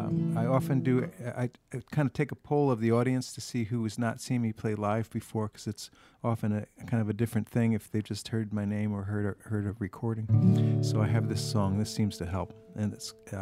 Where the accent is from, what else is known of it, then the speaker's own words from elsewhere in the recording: New Jersey, United States; moved away; My wife is from Minnesota. I'm from New Jersey originally. And I've been in Minnesota for about 19 years.